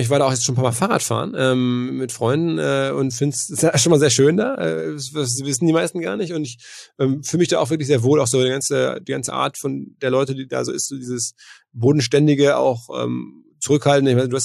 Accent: Germany; Ich bin halt aufgewachsen in Deutschland als Junge, als Fußballfan.

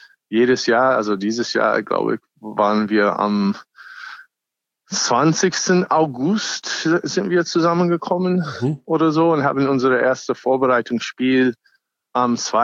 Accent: United States; German is a second language; now in Germany; und ich bin auch ursprünglich Amerikaner

